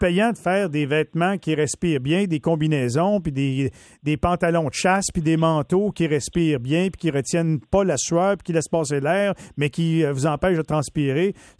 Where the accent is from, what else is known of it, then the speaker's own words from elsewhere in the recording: Quebec, Canada; c'est bien mieux de les faire par eux autres en Chine que chez nous au Québec